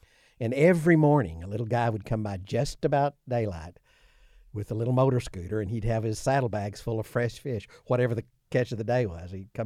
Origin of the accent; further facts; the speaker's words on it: United States; I was a boy from Imbo, and I thought, why wouldn't they like us? We're Americans, for crying out loud.